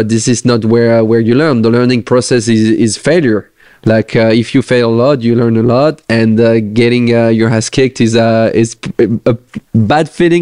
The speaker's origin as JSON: {"language": "English", "country": "France", "tie": "born or raised there", "second_language": "English", "said": "I had not the chance to go back in my hometown and see all those people, or also back on tour and share some moments with the other French players."}